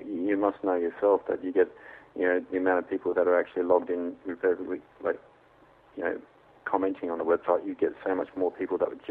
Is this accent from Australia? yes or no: yes; Wagga Wagga, New South Wales, Australia; also born or lived in Canberra; I was born in Canberra, and then I grew up in Wagga Wagga.